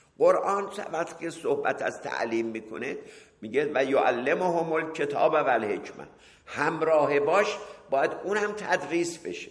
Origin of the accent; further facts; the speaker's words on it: Iran; گفتم ایرانی.